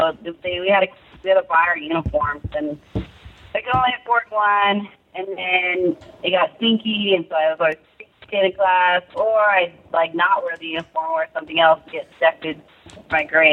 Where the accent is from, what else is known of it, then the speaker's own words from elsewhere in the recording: El Cajon, California, United States; I grew up in San Diego County. So El Cajon is where I started wrestling at Valhalla High School.